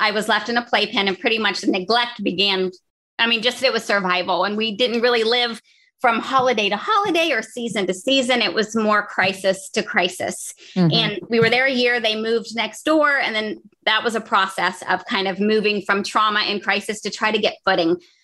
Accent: Ohio, United States; I am from the Midwest. I'm an Ohio girl. I was raised the youngest of six kids, and I was born into pretty much a family that was in crisis and conflict.

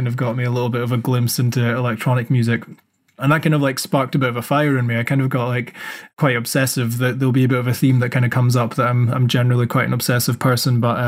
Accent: South Africa; also born or lived in Scotland; So I was born in Scotland, and then before I was a year old, I moved out to South Africa, and I actually lived there until I was about 7 or 8.

